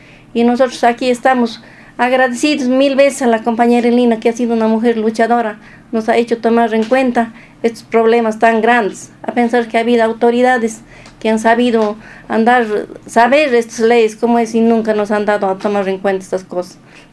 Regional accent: Molleturo, Azuay, Ecuador; soy de Molleturo

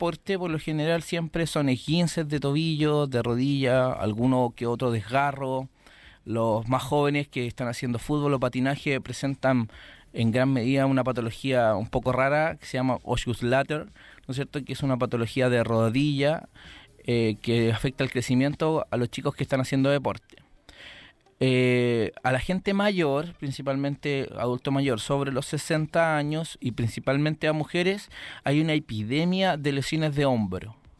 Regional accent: San Joaquín, Santiago Metropolitan Region, Chile; Yo soy de acá de San Joaquín, de la población La Legua. Mis padres son de acá, todo, nacido y criado en La Legua también.

